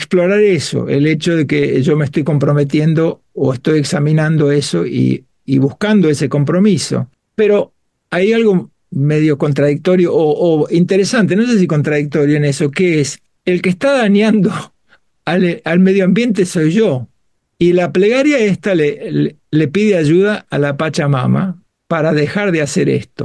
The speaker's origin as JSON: {"language": "Spanish", "country": "Argentina", "tie": "born or raised there", "moved": "as an adult", "lives_now": "United Kingdom", "said": "yo me crié en la Argentina y estuve allí hasta los 24 años. Ya hace casi 48 que vivo en Inglaterra"}